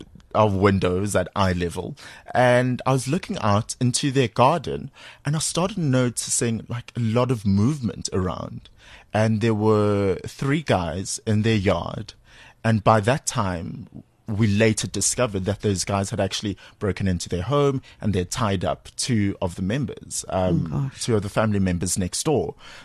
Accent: Durban, KwaZulu-Natal, South Africa; I was at home growing up in Durban

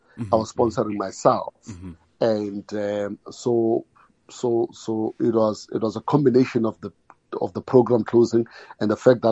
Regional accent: Alexandra, Gauteng, South Africa; So I came from Alexandra, and I could say that was the heart of youth activism and student activism.

